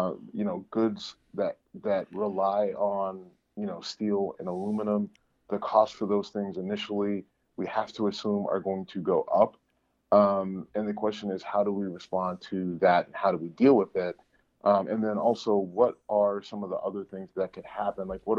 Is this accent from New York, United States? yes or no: no; Youngstown, Ohio, United States; listen, I'm from Youngstown, Ohio. And, you know, in the 90s when NAFTA was signed, I mean, that was pretty much a death warrant for the area that I grew up in.